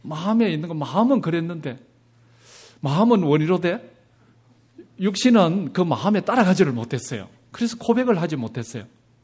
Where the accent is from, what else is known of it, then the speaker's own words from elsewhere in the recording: Gyeongsang, South Korea; 이거는 제가 경상도 사람인 줄 몰라서 물은 게 아니에요.